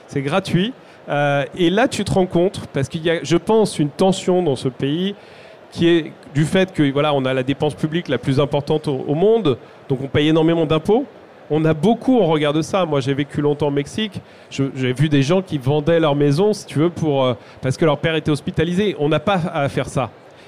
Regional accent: France

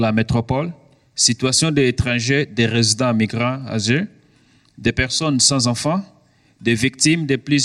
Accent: Angola; Je suis angolais

